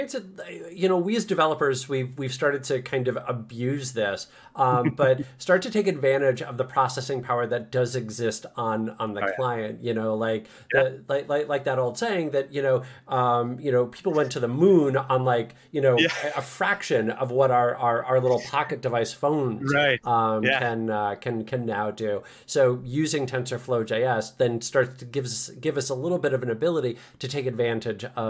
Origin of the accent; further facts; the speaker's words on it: New Jersey, United States; Something from New Jersey. I'm from New Jersey.